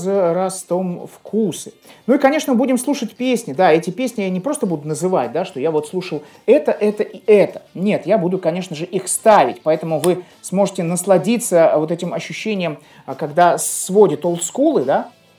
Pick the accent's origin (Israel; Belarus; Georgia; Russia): Russia; Saint Petersburg; Я из Санкт-Петербурга вообще родом. Я родился в Ленинграде, вырос в Санкт-Петербурге.